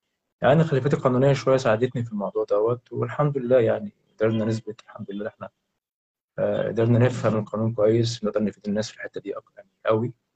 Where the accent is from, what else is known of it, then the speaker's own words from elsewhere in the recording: Egypt; اللي فعلا المشكلة عندنا في مصر كتير أوي في حتة البرسونال والتأمينات